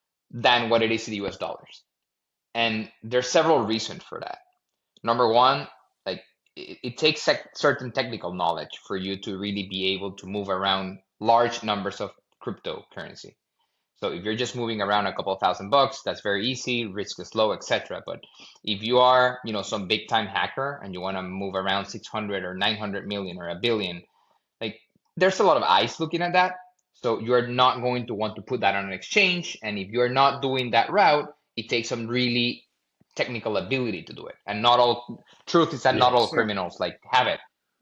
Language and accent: English; Venezuela; now in United States; So quick background: born and raised in Venezuela, immigrant parents, formal schooling here in the United States.